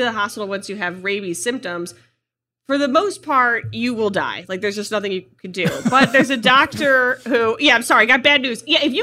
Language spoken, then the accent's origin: English; Ohio, United States; I grew up like in Northeast Ohio.